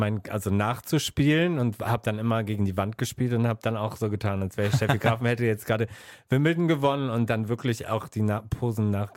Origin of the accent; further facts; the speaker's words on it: North Rhine-Westphalia, Germany; Es gab ein Tennisturnier in Essen, das war sehr nah von da, wo ich aufgewachsen bin.